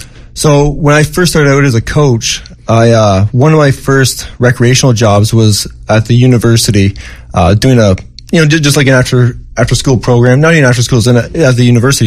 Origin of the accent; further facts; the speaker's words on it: Canada; So I grew up in Canada, where it's more amateur based than it is professional based.